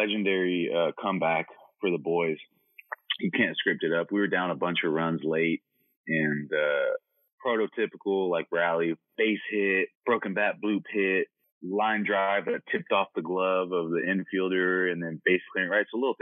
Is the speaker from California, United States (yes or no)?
yes; California, United States; Because growing up in the Bay Area, for those who don't know, it's God. There's like every single inch of land is pretty much a house or a condo where I grew up.